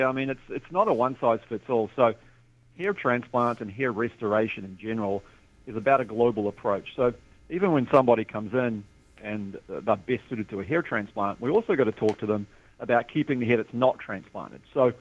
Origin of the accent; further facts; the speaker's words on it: New Zealand; now in Indianapolis, United States; Well, you know, obviously I'm not from Indy, but I've been involved for about 14